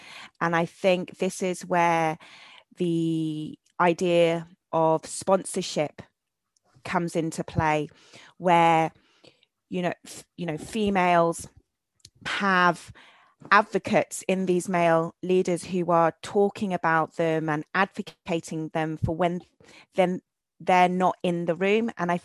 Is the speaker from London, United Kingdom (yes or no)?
yes; London, United Kingdom; I'm from Southwest London, you know, and people go, no, where are you really from? And I'm like, yeah, I was born and bred in Southwest London.